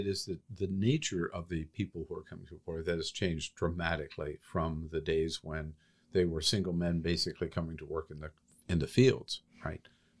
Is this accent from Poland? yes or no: no; California, United States; So, I'm from California.